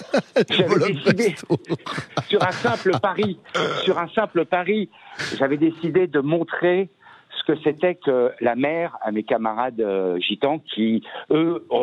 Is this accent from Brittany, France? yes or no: yes; Brest, Brittany, France; born there; je confirme que je suis né à Brest et je confirme que je suis fier d'être breton